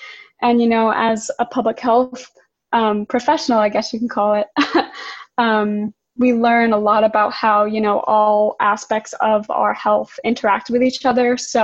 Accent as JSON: {"language": "English", "town": "Brooklyn", "region": "New York", "country": "United States", "tie": "born or raised there", "said": "I grew up in Brooklyn, New York, so that's kind of why I focused on this topic."}